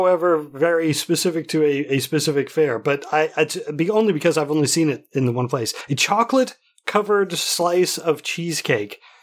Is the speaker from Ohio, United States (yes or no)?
yes; Marion, Ohio, United States; I grew up in Marion, Ohio, the home of the popcorn festival.